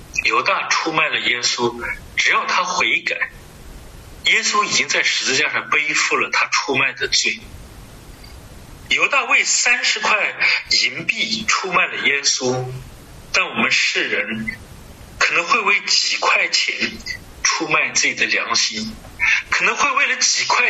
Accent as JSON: {"language": "Chinese", "country": "China", "said": "这是我们中国人非常"}